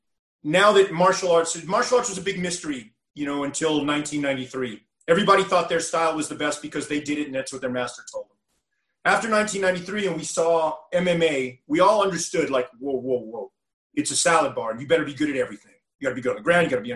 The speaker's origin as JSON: {"language": "English", "region": "Texas", "country": "United States", "said": "That's Lucha Loco Libre because I'm from Texas, so I'm a little partial to that stuff."}